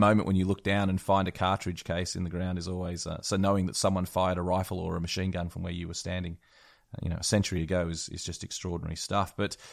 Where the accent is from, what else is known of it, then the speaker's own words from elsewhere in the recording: Australia; I'm an Aussie.